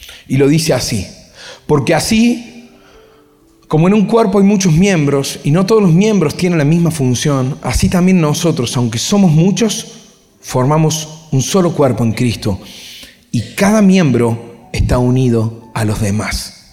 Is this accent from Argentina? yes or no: yes; Villa Corina, Buenos Aires, Argentina; born there; Nací en Villa Corina.